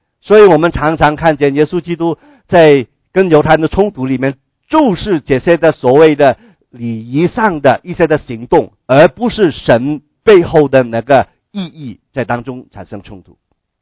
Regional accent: Guangdong, China; 你知道我们广东人哈，你不晓得你有没有哈，北方有没有这样的规矩，我们广东人呢去饮茶的时候哈

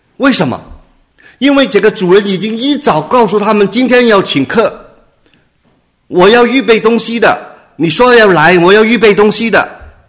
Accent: China; 我们中国人可能在这方面可能真的要花点时间去学习啊

